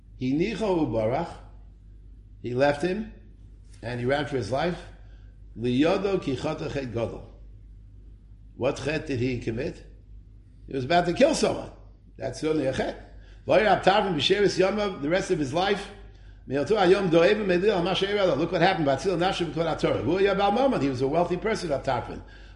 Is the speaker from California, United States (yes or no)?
no; Bronx, New York, United States; I grew up in the Bronx next to a Catholic church, Mamish next door.